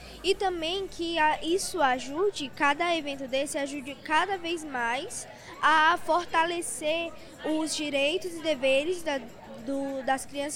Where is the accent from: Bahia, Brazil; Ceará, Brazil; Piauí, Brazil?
Piauí, Brazil; tenho 12 anos e sou do Piauí.